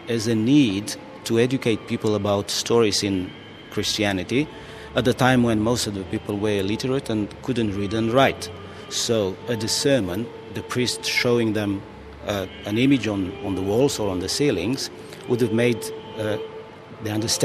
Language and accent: English; Romania; English is a second language; moved away as an adult; now in Greece; I come from Romania. I lived half of my life in a communist dictatorship, and when the gate was open and the communism finished, I ended up in Greece